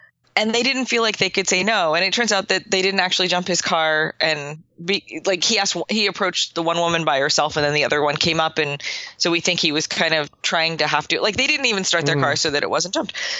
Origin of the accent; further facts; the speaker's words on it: Boston, Massachusetts, United States; being mostly a Bostonian where the lights are, you know, crossing streets are a game of chicken between car and pedestrian.